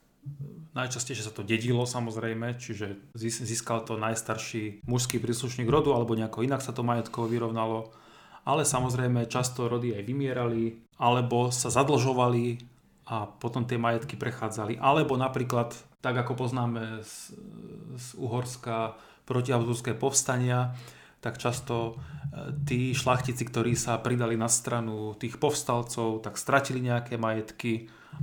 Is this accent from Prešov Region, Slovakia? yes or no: no; Uherce, Trenčín Region, Slovakia; Pamätám sa, ako teda rodák z Uheriec, že sa vždy tradovalo